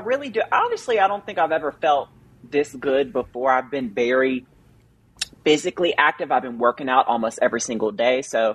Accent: the South, United States; also born or lived in Los Angeles; now in Nashville, United States; So I'm from the South. And I think like I moved to LA with, and don't get me wrong, like I loved LA.

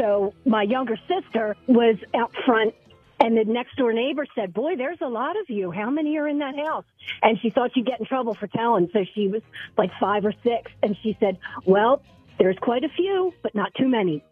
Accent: Pennsylvania, United States; Well, my parents were, we were a big Irish Catholic family growing up in Delco, and my parents had 14 kids.

